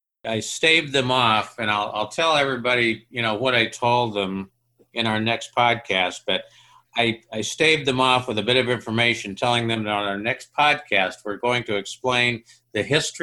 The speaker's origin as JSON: {"language": "English", "region": "Midwest", "country": "United States", "said": "I know just exactly which one you're talking about because I'm from the Midwest."}